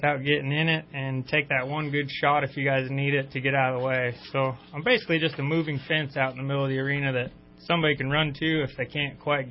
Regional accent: Red Bluff, California, United States; I'm from Red Bluff, California, born and raised right here in the North State, and I just love what I do.

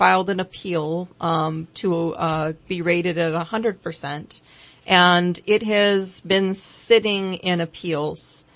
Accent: California, United States; I came back to California. This is my home state to be near my family.

